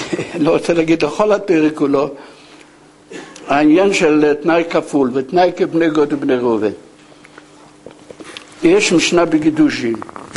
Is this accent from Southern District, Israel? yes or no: no; Jerusalem, Jerusalem District, Israel; born there; אני יליד ירושלים